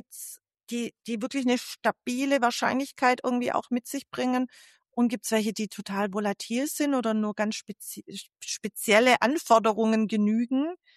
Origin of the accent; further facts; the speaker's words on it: Germany; ich als Deutsche